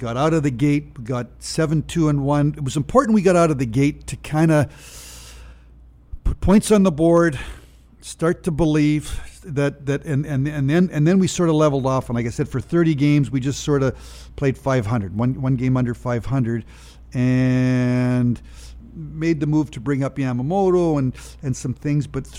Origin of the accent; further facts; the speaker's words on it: Vernon, British Columbia, Canada; And I'm from Vernon, B.C.